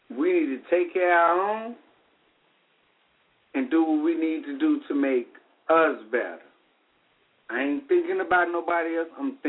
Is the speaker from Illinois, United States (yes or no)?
yes; Chicago, Illinois, United States; because I'm from the Shy, from the West Side, been there, done that.